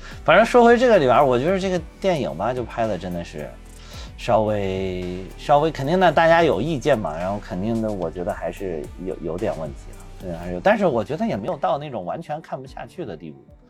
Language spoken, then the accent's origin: Chinese; Zhengzhou, Henan, China; 然后当时那个在我们郑州那边